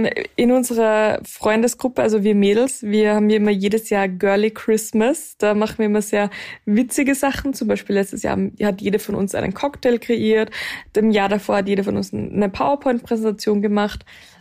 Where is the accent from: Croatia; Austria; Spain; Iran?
Austria; Wels, Upper Austria; es war in Wels in Oberösterreich eben, wo ich herkomme.